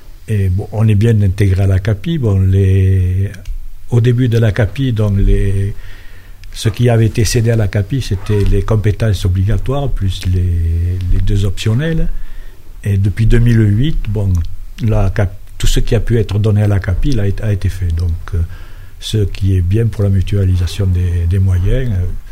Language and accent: French; Nouvelle-Aquitaine, France; now in La Verpillière, France; j'ai 69 ans, je suis originaire du sud-ouest, du Lot-et-Garonne plus précisément, mais dans l'Isère depuis 1971.